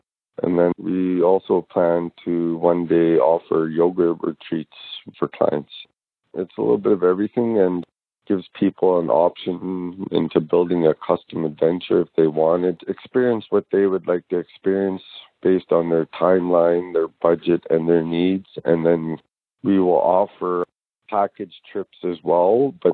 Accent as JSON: {"language": "English", "town": "Yellowknife", "region": "Northwest Territories", "country": "Canada", "tie": "born or raised there", "said": "I was born and raised in Yellowknife. I went to school there"}